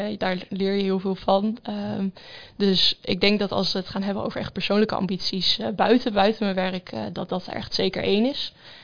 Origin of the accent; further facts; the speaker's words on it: Enschede, Overijssel, Netherlands; Ik bedoel, ik kom zelf uit Enschede, daar gebeurt ook genoeg.